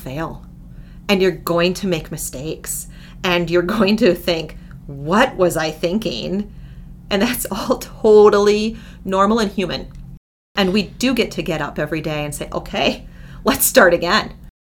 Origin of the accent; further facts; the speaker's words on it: Midwest, United States; So being a Midwesterner, we have a long winter sometimes, right?